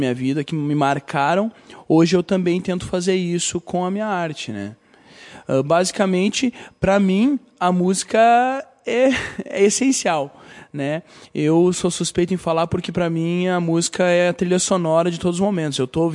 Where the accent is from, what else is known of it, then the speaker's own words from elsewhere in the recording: Rio Grande do Sul, Brazil; born there; mas também eu nasci no Rio Grande do Sul e eu tenho um pouco de conhecimento da cultura gaúcha.